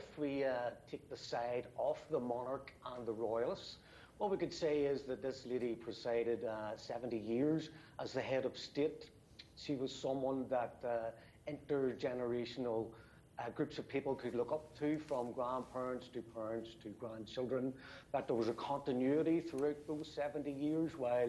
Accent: Ireland; Now, I'm Irish, I live in Ireland

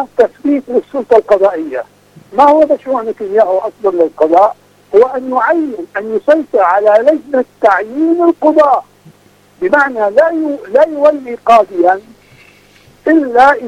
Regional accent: Palestine; لست فقط أنا كفلسطيني

